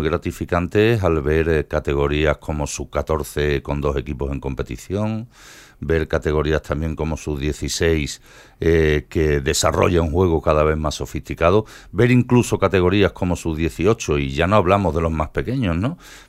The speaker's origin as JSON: {"language": "Spanish", "town": "Jerez de la Frontera", "region": "Andalusia", "country": "Spain", "said": "porque yo que soy de Jerez, la audiencia sabe que yo soy de Jerez"}